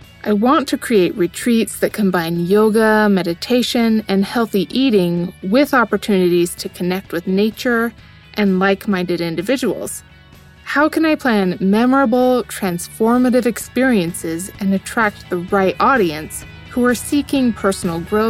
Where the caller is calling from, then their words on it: Charleston, United States; from Charleston.